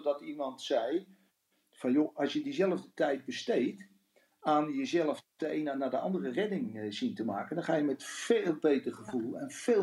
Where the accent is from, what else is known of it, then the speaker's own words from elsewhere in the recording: Netherlands; Wij als Nederlanders houden van schoonheid.